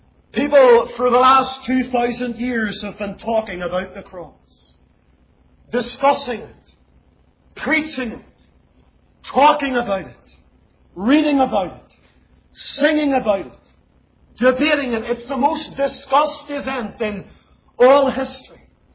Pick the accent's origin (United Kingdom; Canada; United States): United Kingdom; Lisburn, Northern Ireland; growing up in Lisburn, and I was working in a big factory at that time